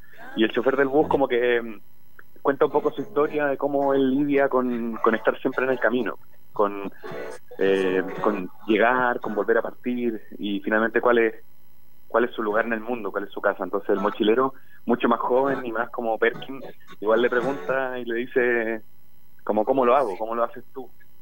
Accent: Temuco, Araucanía, Chile; yo soy del sur, soy de Temuco, y allá todavía las micros te entregan un boletito de esa calaña.

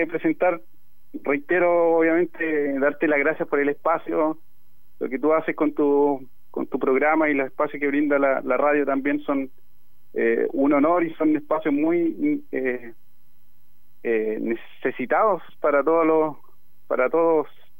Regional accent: Melipilla, Santiago Metropolitan Region, Chile; Nosotros somos todos de Melipilla, la banda, así que también nos nos acomodaba mucho esa locación.

